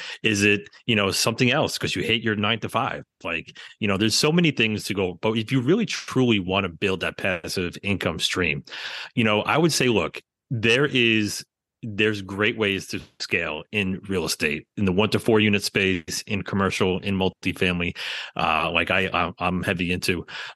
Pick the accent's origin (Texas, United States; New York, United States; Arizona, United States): New York, United States; New York City; You know, real estate to me was, you know, especially growing up in the New York City area, was it's too expensive.